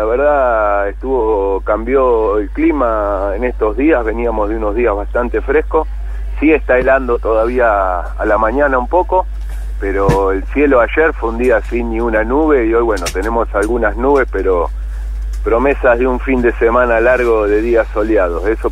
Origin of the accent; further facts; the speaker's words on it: Buenos Aires, Argentina; yo soy nacido en Buenos Aires, sí, nací en la casa donde viví prácticamente toda mi vida, salvo un tramo de la adolescencia, viví ahí entre Parque Chas y Urquiza. O sea que me cambiaba de vereda de la avenida Pampa, pero vivía más o menos siempre en los mismos barrios.